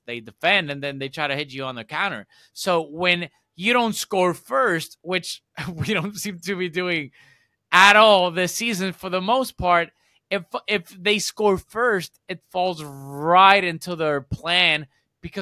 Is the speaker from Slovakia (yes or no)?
no; Puerto Rico; So yeah, I'm from Puerto Rico. I listen to reggaeton a lot.